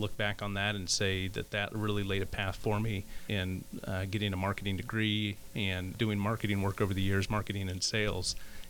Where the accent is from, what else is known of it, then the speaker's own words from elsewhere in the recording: Port Angeles, Washington, United States; also born or lived in California; a gal from a town called Port Angeles, Washington.